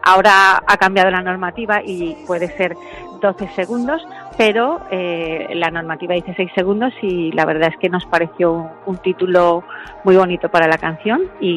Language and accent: Spanish; Almansa, Castilla-La Mancha, Spain; yo soy de Almansa, y mi familia es de Alpera